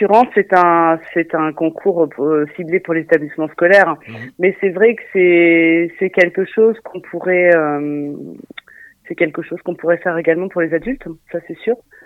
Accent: Normandy, France; oui, parce qu'on est normand, donc la mise en valeur de notre petit territoire

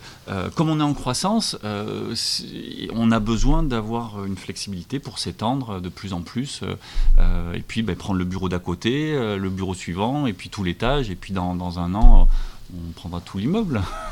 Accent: Marseille, Provence-Alpes-Côte d'Azur, France; now in Paris, France; je suis pas parisien, moi. Je suis immigré à Paris. Donc, je suis marseillais immigré à Paris.

